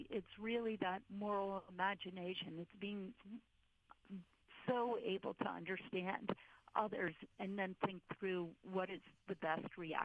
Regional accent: Dublin, Leinster, Ireland; But in the 1960s and 70s, when I was growing up in Dublin, you could almost taste the regret in having stayed put.

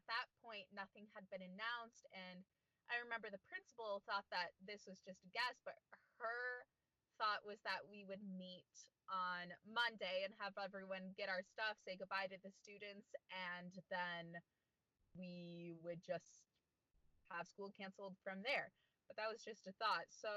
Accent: Hoffman Estates, Illinois, United States; So I am from Hoffman Estates, Illinois, and I am music ed.

